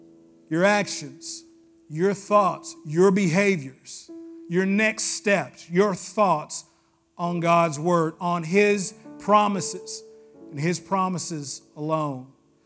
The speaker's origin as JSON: {"language": "English", "region": "the South", "country": "United States", "said": "Say, I'm from the South. We call him daddy."}